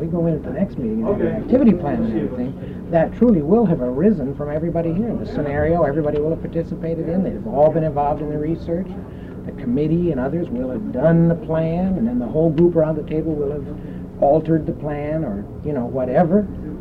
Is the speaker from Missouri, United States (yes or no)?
no; Grand Rapids, Michigan, United States; I was born and raised in Grand Rapids, and my people are all Frisian